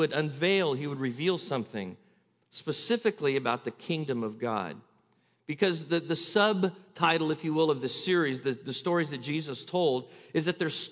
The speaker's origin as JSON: {"language": "English", "region": "California", "country": "United States", "tie": "born or raised there", "said": "See, I'm an American. I'm a Californian, born here my whole life, lived in parts of California. I am a West Coast California American."}